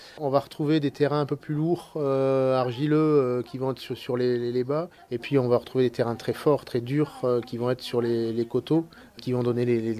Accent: Libourne, Nouvelle-Aquitaine, France; Je suis natif de Bordeaux, plus particulièrement Libourne, dans le Pomerol. Et la vie m'a amené dans la région

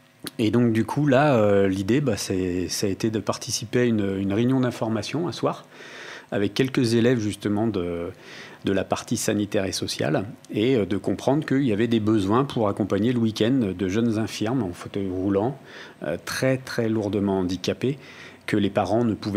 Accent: Auvergne-Rhône-Alpes, France; Je suis né en Calade, voilà, il y a quelques décennies. J'ai grandi entre la campagne et la ville, puisque je suis resté très ancré et très attaché à ma famille rurale, donc dans la vallée d'Azergue.

